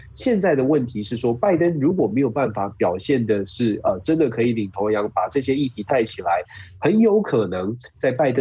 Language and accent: Chinese; Taiwan; now in United States; 我们包括我自己在亚洲在台湾长大，在我没有到美国来